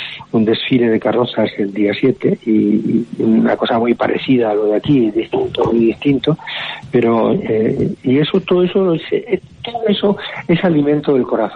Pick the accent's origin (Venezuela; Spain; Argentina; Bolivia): Spain; Orihuela, Valencian Community; born there; also born or lived in Albacete; entonces también en Orihuela soy la Virgen de Monserrate, que es la patrona de mi pueblo, de Orihuela, de nacimiento. Y también es la Virgen de los Llanos hoy, que es patrona de Albacete, en donde he estado casi 10 años.